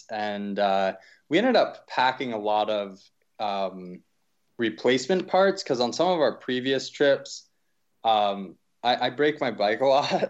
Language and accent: English; East Coast, United States; I mean, I grew up on the East Coast, so what we call mountains, some don't think qualify.